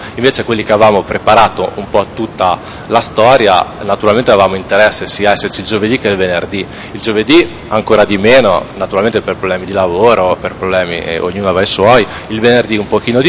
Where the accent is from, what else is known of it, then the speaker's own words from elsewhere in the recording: La Spezia, Liguria, Italy; io sono di Spezia, quindi naturalmente Genova non la conoscevo.